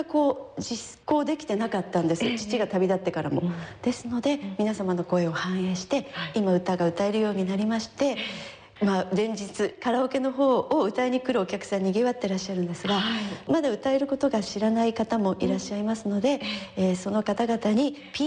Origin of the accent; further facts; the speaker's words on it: Nagaoka, Niigata, Japan; 私は、長岡の出身なんです